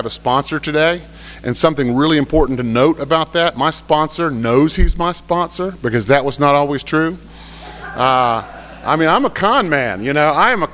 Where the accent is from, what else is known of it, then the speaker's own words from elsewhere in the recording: Tampa, Florida, United States; So I'm from Tampa, Florida. I grew up in South Tampa. I come from a good family, an alcoholic family